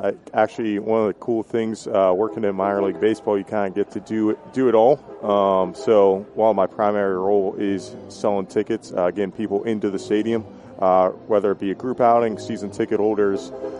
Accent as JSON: {"language": "English", "town": "Pittsburgh", "region": "Pennsylvania", "country": "United States", "tie": "born or raised there", "said": "Yeah, so I grew up in Pennsylvania, just outside. Actually, Pittsburgh is my hometown."}